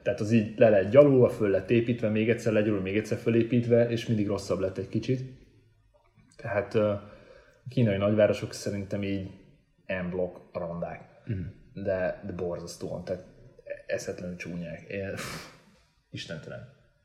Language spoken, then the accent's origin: Hungarian; Hungary; magyaráztam neki, hogy én magyar vagyok.